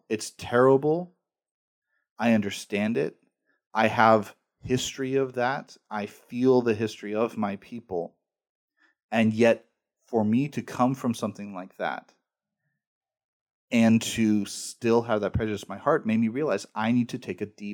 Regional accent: United States; I have to be very careful around the Palestinians because I'm an American and we have oppressed their people and supported Israel

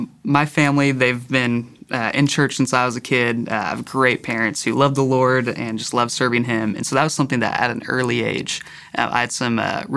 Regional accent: California, United States; moved away; So ultimately, I'm from Southern California, moved out here about 7 years ago.

